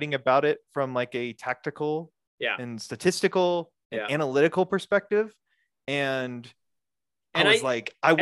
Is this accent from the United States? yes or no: yes; Alabama, United States; because I grew up in Alabama in the dark days of MLS, where there were no Southern teams